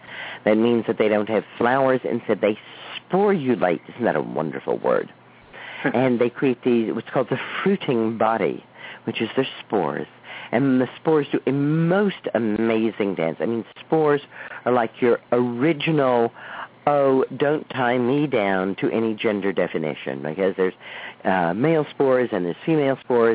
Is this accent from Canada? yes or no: no; Dallas, Texas, United States; When I was a little girl growing up in Dallas, Texas, I lived on a block, a subdivision